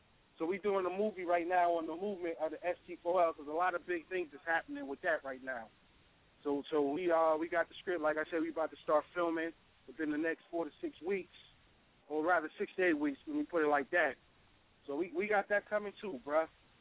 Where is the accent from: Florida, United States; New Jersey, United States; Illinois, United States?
New Jersey, United States; I'm from the Essex County area, Essex County, Union County, Hudson County.